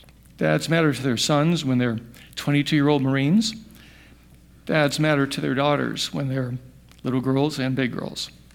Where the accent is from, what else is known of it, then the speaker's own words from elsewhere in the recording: Hampton, Virginia, United States; we happened to go to Southern Virginia, down right near Norfolk, Hampton, Virginia, where my hometown at that time was.